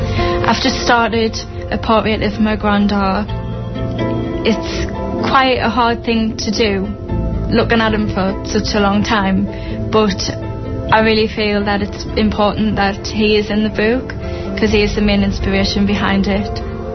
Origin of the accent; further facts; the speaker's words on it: Sunderland, North East England, United Kingdom; I'm from Sunderland and I'm 23 years old.